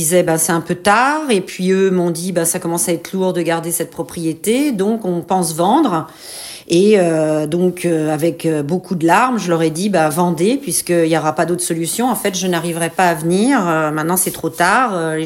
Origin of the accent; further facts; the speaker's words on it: Paris, Île-de-France, France; moved away as an adult; now in Paimpol, France; Moi, je suis née à Paris et j'ai vécu tout le temps à Paris. J'ai travaillé à Paris.